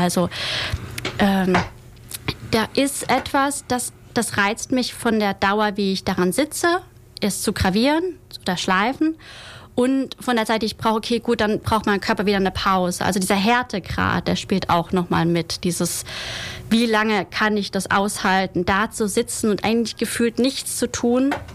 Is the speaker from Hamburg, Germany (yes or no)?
no; Hockenheim, Baden-Württemberg, Germany; Ganz ursprünglich komme ich aus Hockenheim.